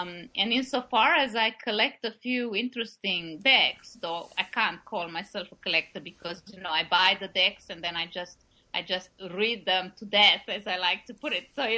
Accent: Romania; now in Denmark; although I've been living in Denmark for 25 years, I come originally from Romania.

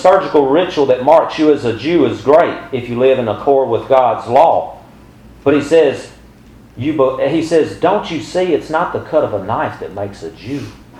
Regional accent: the South, United States; Well, I was raised in the South.

